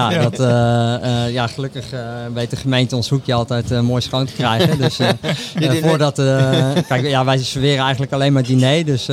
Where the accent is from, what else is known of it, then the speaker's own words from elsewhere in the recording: Houten, Utrecht, Netherlands; Ik kom uit Houten.